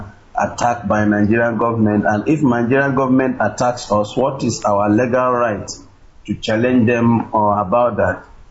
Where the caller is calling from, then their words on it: Malaysia; Yeah, Maze, good morning from here. I'm calling from Malaysia.